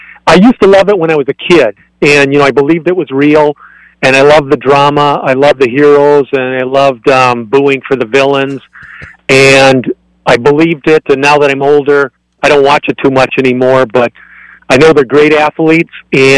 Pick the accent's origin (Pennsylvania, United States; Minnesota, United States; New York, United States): Minnesota, United States; Minneapolis; I grew up in Minneapolis, and I actually worked for Jesse the Body Ventura.